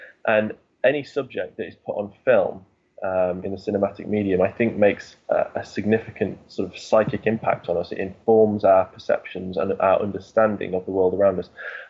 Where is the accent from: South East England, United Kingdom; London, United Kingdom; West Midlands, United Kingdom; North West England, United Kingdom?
West Midlands, United Kingdom; born or raised there